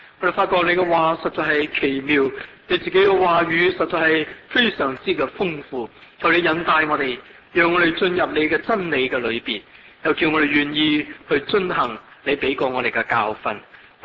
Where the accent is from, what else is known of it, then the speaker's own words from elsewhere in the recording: Hong Kong; 我想对我们香港人来讲，怎样去储蓄是一个很敏感的题目